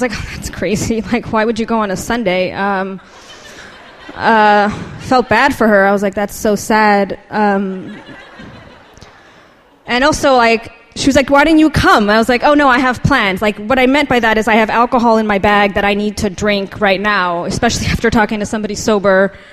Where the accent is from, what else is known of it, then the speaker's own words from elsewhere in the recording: Los Angeles, California, United States; moved away as an adult; now in New York, United States; I grew up in Los Angeles, and like a couple months before I turned 21, I moved to New York.